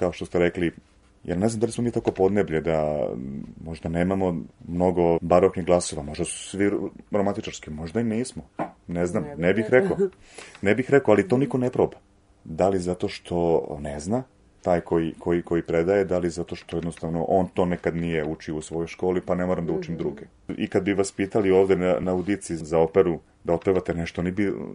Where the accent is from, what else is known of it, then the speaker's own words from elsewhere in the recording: Serbia; kod nas u Srbiji